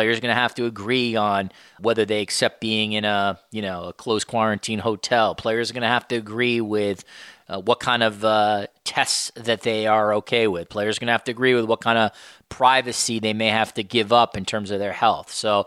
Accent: United States; now in Canada; I'm very happy to be in Canada, to be honest. That's, you know, I am an American and I will always wish the best for my country. I don't intend to give up my American passport

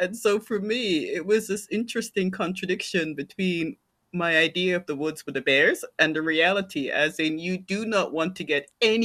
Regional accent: East of England, United Kingdom; now in Canada; I grew up in England, not in London, in small town, rural Essex.

